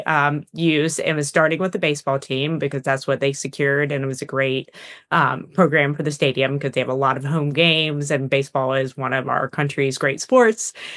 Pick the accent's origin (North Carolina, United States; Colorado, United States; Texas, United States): North Carolina, United States; High Point; So I am from North Carolina. So I'm a High Point, North Carolina native, born and raised.